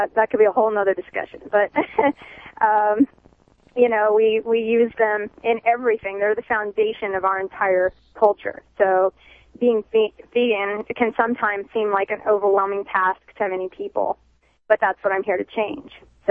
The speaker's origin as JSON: {"language": "English", "region": "California", "country": "United States", "tie": "born or raised there", "said": "Being born and raised in California, it was very much on the radar there to be concerned, you know, with our heavy population in Southern California."}